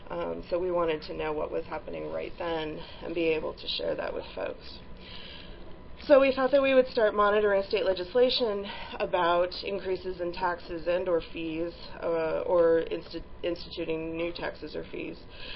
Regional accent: California, United States; my home state of California

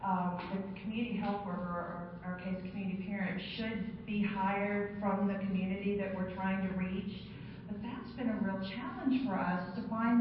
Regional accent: South Carolina, United States; Yes, I'm from South Carolina, and I worked for and now am consulting to train community, what we call community parents, for a private nonprofit organization.

